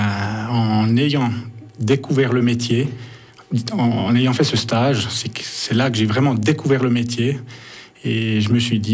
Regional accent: Switzerland; born there; Moi, je suis fils d'immigré, mais je suis né en Suisse. J'ai fait toutes mes études en Suisse.

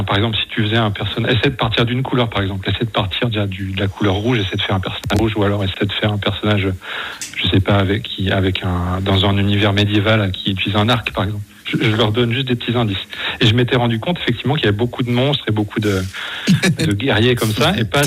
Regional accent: France; Et moi, je suis français.

